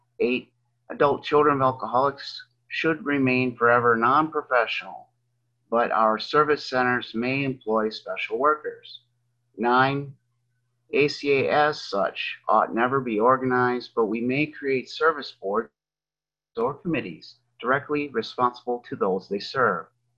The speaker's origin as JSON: {"language": "English", "region": "Wisconsin", "country": "United States", "said": "from Wisconsin."}